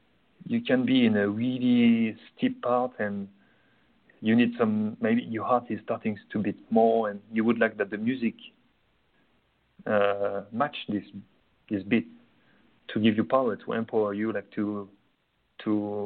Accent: France; English is a second language; moved away as an adult; now in Sydney, Australia; I'm originally from France, and I'm coming from the countryside, and it's much more slow.

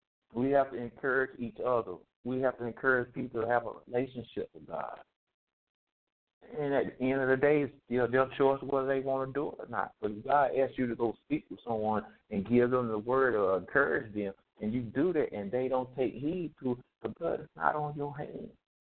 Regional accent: Rocky Mount, North Carolina, United States; This young girl from my hometown, Rocket Mount

